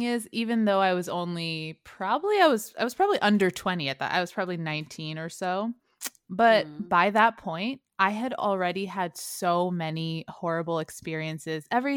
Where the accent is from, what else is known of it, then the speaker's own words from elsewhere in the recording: Oromia, Ethiopia; she really was so bothered by me stating that I was Oromo and from Oromia.